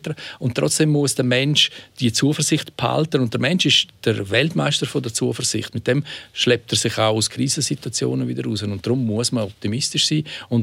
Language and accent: German; St. Moritz, Graubünden, Switzerland; Sengadin, Samoritz, wo ich herkomme.